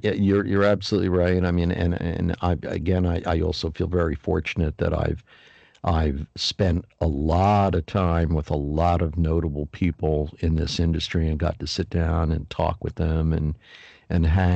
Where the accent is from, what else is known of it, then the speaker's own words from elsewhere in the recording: Philadelphia, Pennsylvania, United States; I'm from Philadelphia. I'm one of the voting critics.